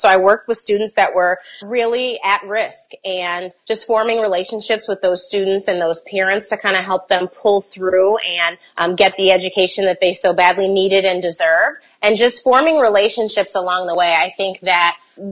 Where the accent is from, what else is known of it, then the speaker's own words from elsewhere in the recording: Chicago, Illinois, United States; Well, I had a really great background or experience growing up in Chicago. I attended Chicago Public Schools, and I had phenomenal teachers.